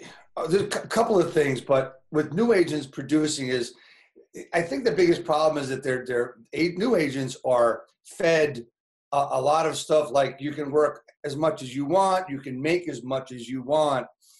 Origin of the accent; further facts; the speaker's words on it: New Jersey, United States; I spent all my life really in New Jersey. Graduated from Rutgers University a number of years ago, and spent all my time really in northern New Jersey